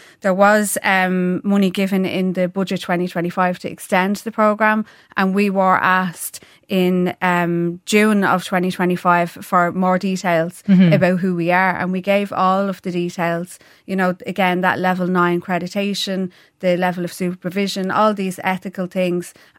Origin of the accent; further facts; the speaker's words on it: Coolock, Leinster, Ireland; I'm from Coolock